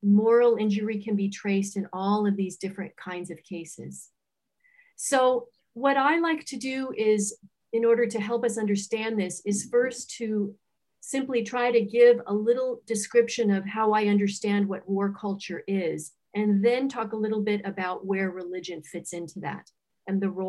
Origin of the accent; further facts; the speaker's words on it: Los Angeles, California, United States; I'm from California. Originally, I've spent plenty of time. I grew up in LA and have lots of relatives that live in San Diego.